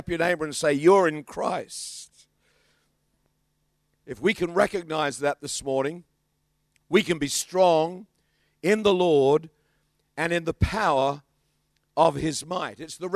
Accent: Australia; accent: Australian; He can hear my kangaroo accent. I said, "I'm from Australia."

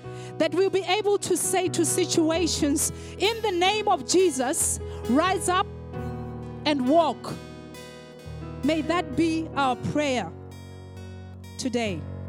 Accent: Botswana; I was in my home country, Botswana, and I was in a church, and I was heavily pregnant.

